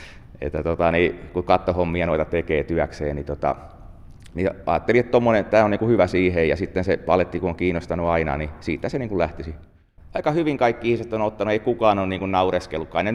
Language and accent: Finnish; Tampere, Pirkanmaa, Finland; Joo, ei. Mä oon Tampereelta lähtöisin